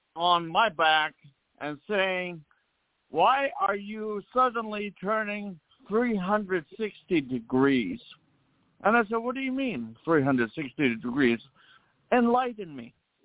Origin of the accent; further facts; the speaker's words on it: Palestine; I'm standing with my indigenous people from Africa. I'm from Palestine.